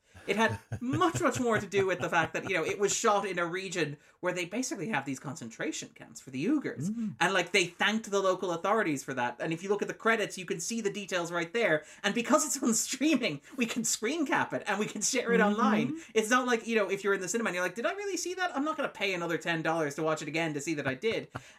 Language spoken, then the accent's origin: English; Ireland; I speak as an Irish person who looks at American depictions of Irish culture